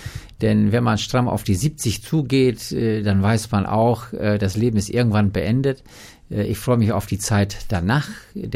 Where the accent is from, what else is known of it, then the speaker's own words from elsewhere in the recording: Neuenhaus, Lower Saxony, Germany; Als Kind und Jugendlicher bin ich aufgewachsen in Nährlage